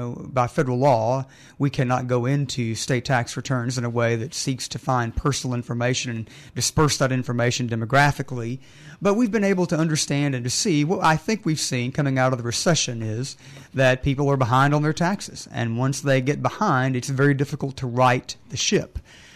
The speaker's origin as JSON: {"language": "English", "town": "Monroe", "region": "Louisiana", "country": "United States", "said": "I am from Monroe, Louisiana, northeast"}